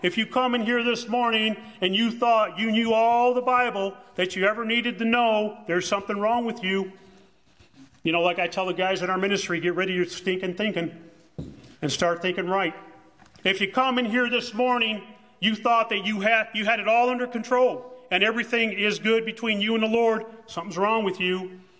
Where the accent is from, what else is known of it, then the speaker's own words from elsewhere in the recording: United States; Hey, I'm a Christian first. I'm an American second.